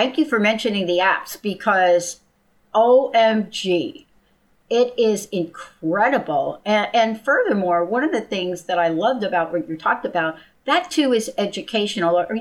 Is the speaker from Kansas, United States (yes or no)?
no; New Jersey, United States; I'm bi-coastal. I grew up in Jersey on the East Coast